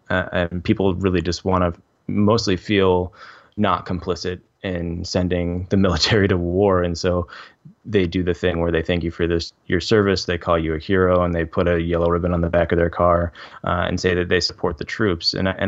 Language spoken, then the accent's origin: English; Midwest, United States; I was kind of lost as a kid. I was growing up in the Midwest.